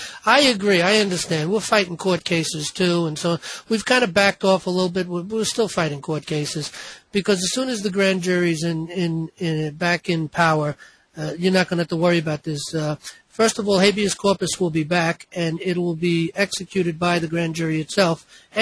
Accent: New York, United States; I'm going to give New York as an example because I'm from New York and I understand New York and the judicial process.

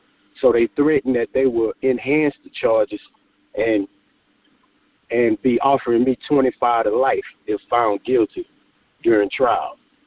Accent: Houston, Texas, United States; I'm from Houston, Texas.

